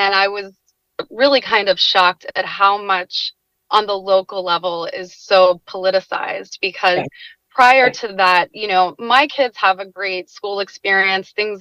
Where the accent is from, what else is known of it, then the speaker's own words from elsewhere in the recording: Florida, United States; I'm from Florida originally, but I went up to Virginia for school.